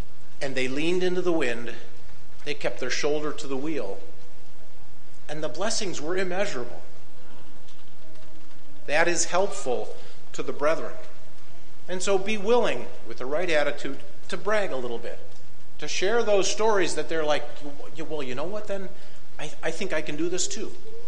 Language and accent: English; Buffalo, New York, United States; Well, I'm an East Coaster. I moved up here from Buffalo, New York, you know, so I talk fast, I move fast, and so I need to slow myself down sometimes.